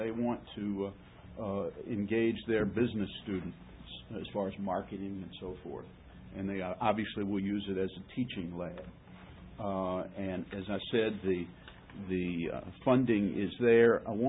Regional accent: Irvington, United States; from Irvington.

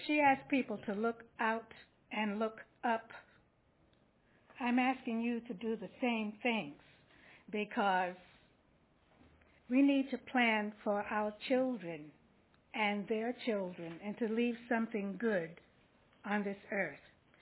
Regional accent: Newport News, Virginia, United States; I'm from Newport News.

